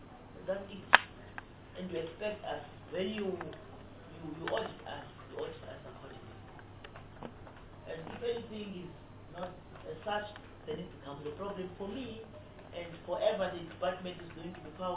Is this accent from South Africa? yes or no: yes; South Africa; I'm a South African